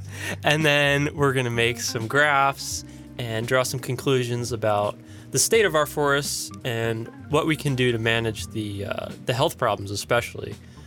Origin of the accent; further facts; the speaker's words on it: Ewing, New Jersey, United States; No, I'm from Ewing, New Jersey.